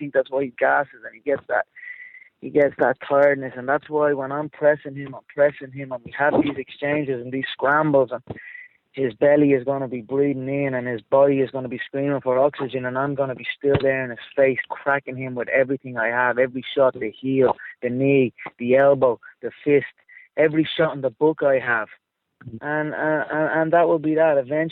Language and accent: English; Melbourne, Victoria, Australia; I'm the one that put the UFC on the map here. So if you're coming into my hometown, you best believe I want on the show.